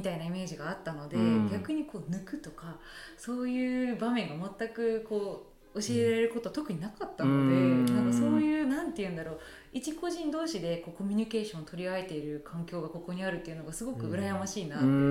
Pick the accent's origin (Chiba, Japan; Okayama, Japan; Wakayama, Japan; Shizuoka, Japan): Chiba, Japan; 私はやっぱそのこそもともと千葉の方で生まれ育ってまして、